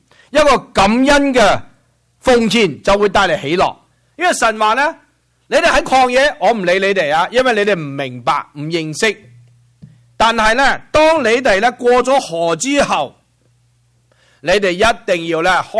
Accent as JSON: {"language": "Cantonese", "country": "China", "said": "我哋中国人喺嗰度咧，随便就解决咗咧"}